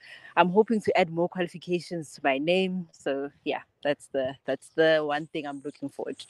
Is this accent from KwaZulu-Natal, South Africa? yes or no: no; Johannesburg, Gauteng, South Africa; Born and raised in Johannesburg, from the south right through to the east. I am 23 years old of age.